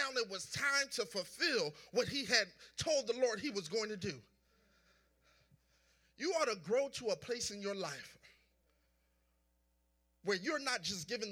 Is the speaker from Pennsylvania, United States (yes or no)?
yes; Philadelphia, Pennsylvania, United States; Listen, I'm going to say what I got to say because I'm from South Philly and I ain't never been scared.